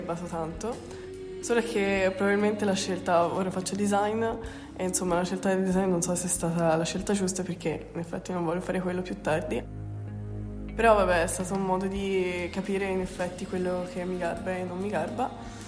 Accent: Lucca, Tuscany, Italy; also born or lived in Belgium; ho 18 anni e abito a Lucca da quando sono piccola. Prima però sono nata in Belgio e mia madre è tunisina, quindi mi sento anche molto tunisina. Mio padre è tedesco

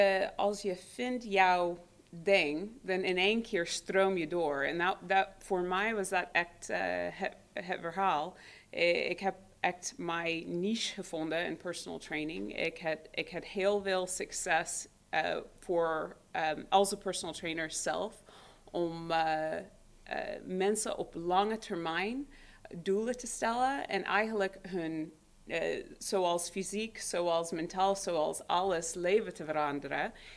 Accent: Canada; Dutch is a second language; also born or lived in United States; Ik ben een soort hybrid tussen Canadees en Amerikaans. Mijn vader was Canadees, mijn moeder Amerikaans, geboren in Canada, opgegroeid deels in Amerika, deels in Canada.

